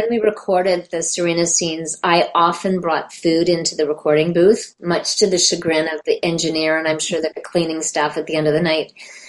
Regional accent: Calgary, Alberta, Canada; and I'm from Calgary, Alberta, Western Canada, originally. Yes. That's where I grew up.

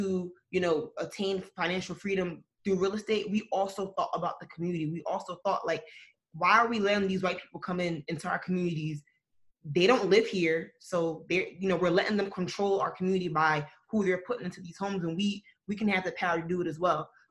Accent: Asbury Park, New Jersey, United States; like where I'm from Asbury Park, New Jersey

